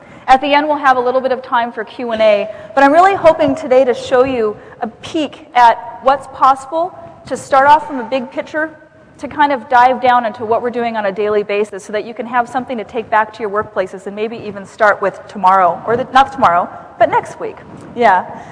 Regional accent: Seattle, Washington, United States; I'm from Seattle, coffee culture, very, you know, this feels like home to me.

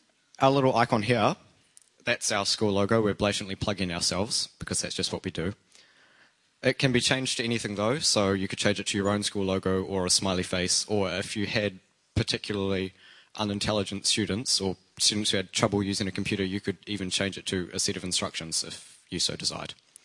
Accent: Wellington, New Zealand; We're from Marsden Whitby, which is a lot smaller.

